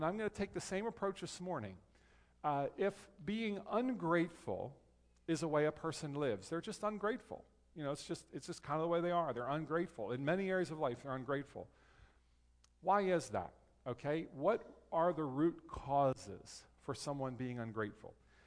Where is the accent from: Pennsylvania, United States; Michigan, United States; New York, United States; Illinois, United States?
Pennsylvania, United States; Kennett Square; I grew up in Kennett Square, by the way.